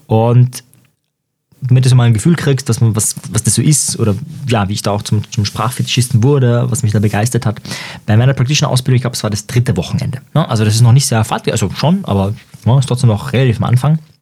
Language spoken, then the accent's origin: German; Austria; Und bei uns in Österreich ist es auch so, dass 5 dann die schlechteste Note ist